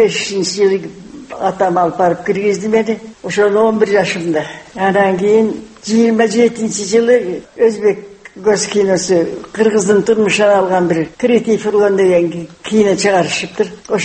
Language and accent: Kyrgyz; Karakol, Issyk-Kul Region, Kyrgyzstan; Мен кичине кезимде шаарда туруп, Каракол шаарында туруп турабыз. Кыргызстандан качып кайра келгенден кийин ошо эмеде.